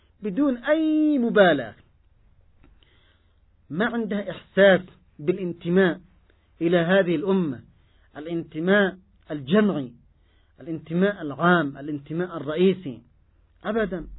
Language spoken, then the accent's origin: Arabic; Yemen; عندنا في اليمن صنعوا لنا الكثير من المشاكل